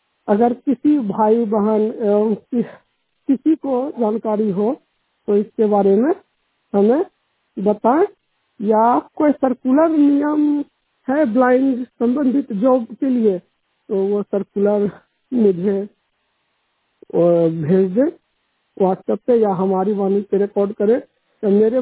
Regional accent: Munger, Bihar, India; now in Kota, India; मैं मुंगेर जिला बिहार से बिलोंग करता हूँ। कोटा में मैं जॉब करता हूँ

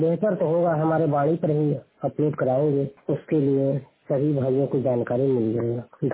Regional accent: Varanasi, Uttar Pradesh, India; 100% blind Uttar Pradesh जिला वाराणसी के रहने वाला हूँ।

